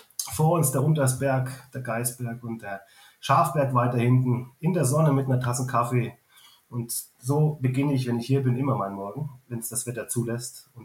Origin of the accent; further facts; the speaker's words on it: Marburg, Hesse, Germany; bei uns im schönen Hessen, da komme ich ja her, aus Marburg an der Lahn ursprünglich